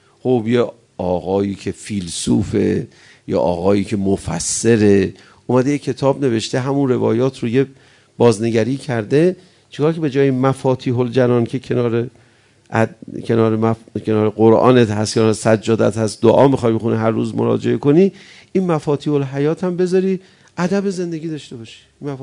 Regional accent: Iran; پیر مردی بود، فهمید من ایرانیم

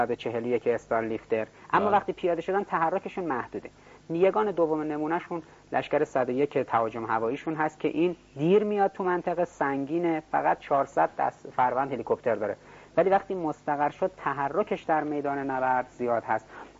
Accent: Iran; ولی من به عنوان یک ایرانی دانشگاهی علاقه دارم

